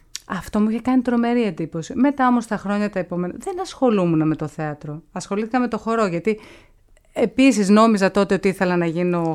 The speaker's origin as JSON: {"language": "Greek", "town": "Larissa", "region": "Thessaly", "country": "Greece", "lives_now": "Athens, Greece", "said": "ήρθα από τη Λάρισα για να σπουδάσω στην Πάντιο"}